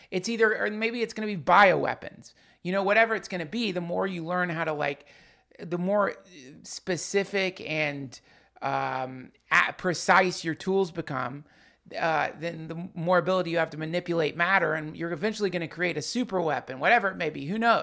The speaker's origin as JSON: {"language": "English", "town": "Hendersonville", "region": "North Carolina", "country": "United States", "tie": "born or raised there", "said": "when I was growing up in Hendersonville, North Carolina."}